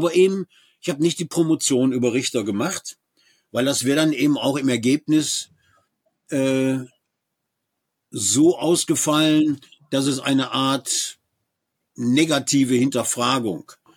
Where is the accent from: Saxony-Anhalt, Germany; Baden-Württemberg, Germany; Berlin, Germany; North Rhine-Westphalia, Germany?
North Rhine-Westphalia, Germany; Duisburg; Ich meine, ich komme aus dem Duisburger Süden. Das ist ja, ist wie ein Vorort von Düsseldorf.